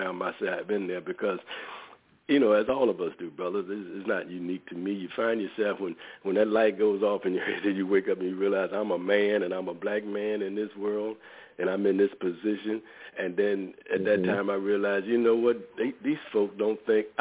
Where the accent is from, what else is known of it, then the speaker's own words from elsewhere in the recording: Richmond, Virginia, United States; I'm from Gilpin Court. And folks, oh, man, you from Jackson Ward. I said, no, let's keep it straight. I'm from Gilpin Court, which is in Jackson Ward.